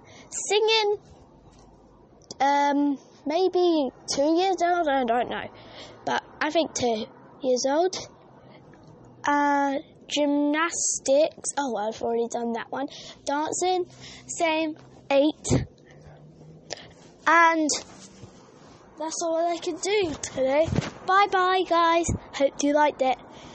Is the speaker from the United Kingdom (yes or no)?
yes; Chertsey, South East England, United Kingdom; born there; I am from I was born in Chertsey.